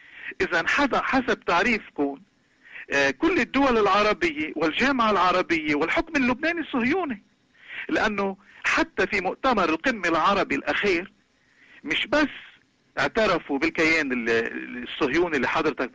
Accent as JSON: {"language": "Arabic", "country": "Canada", "said": "لأنه ككندي من أصل لبناني أنا ما بعتبر"}